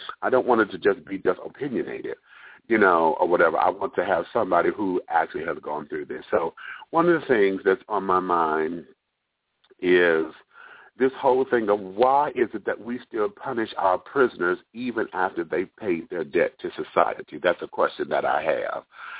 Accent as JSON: {"language": "English", "region": "Michigan", "country": "United States", "said": "I know that's been going on down here in Georgia. I'm not sure. I'm from Michigan"}